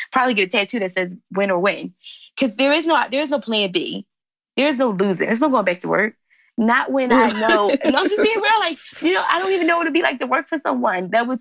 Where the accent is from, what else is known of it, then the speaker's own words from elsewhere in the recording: Philadelphia, Pennsylvania, United States; I live in Philly. I'm from Philly.